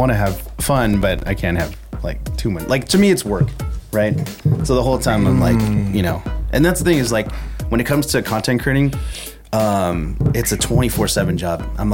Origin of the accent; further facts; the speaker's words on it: Philippines; Like, I'm Filipino, but I didn't think I was going to be like an ambassador.